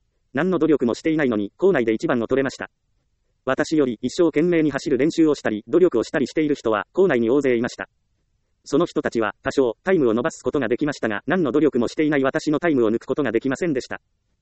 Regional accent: Ehime, Japan; 私の実家は愛媛の田舎です。家の近くには自販機、コンビニ、道路に信号機すらないところです。

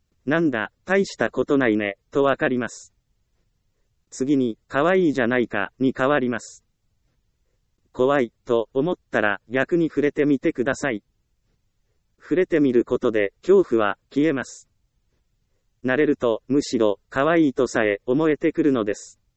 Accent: Ehime, Japan; 私は愛媛県の田舎出身です。自宅周辺には田んぼがあるので、カエルやオタマジャクシはもちろん、バッタやコオロギも平気です。子供の頃は虫と暮らしているような状態で育ちました。

